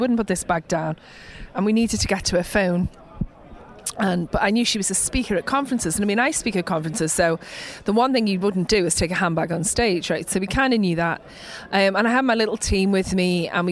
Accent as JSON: {"language": "English", "town": "Liverpool", "region": "North West England", "country": "United Kingdom", "tie": "born or raised there", "said": "I grew up in Liverpool. At the time, it was kind of, there was lots of unemployment. So there was quite a bit of crime in the area where I lived."}